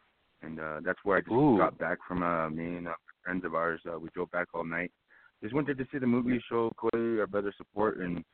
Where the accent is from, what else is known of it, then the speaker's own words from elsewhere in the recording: Chinle, Arizona, United States; also born or lived in Bismarck, North Dakota; And I was born in Bismarck, North Dakota, but I was raised in Chinle, Arizona, in Navajo Nation for half of my life.